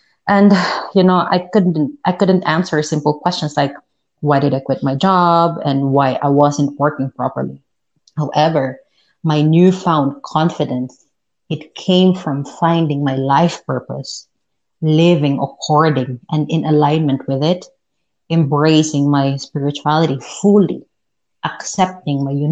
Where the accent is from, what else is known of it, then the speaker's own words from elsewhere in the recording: Philippines; I am from the Philippines. And so there I took and I got my degree